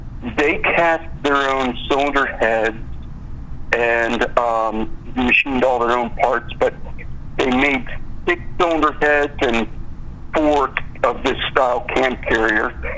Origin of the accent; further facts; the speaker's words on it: Palatine, Virginia, United States; So I'm from Palatine, Virginia, which is just outside of Richmond.